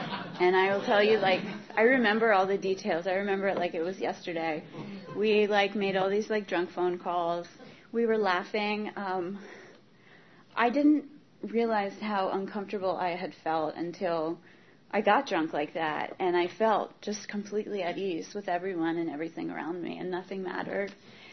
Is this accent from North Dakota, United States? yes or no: no; Maryland, United States; So I grew up in Maryland, and my mom always said that I was a really good kid.